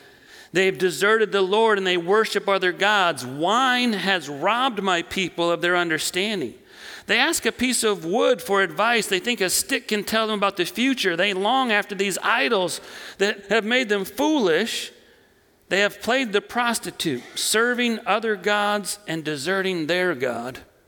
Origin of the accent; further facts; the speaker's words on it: Wisconsin, United States; well, I'm from Wisconsin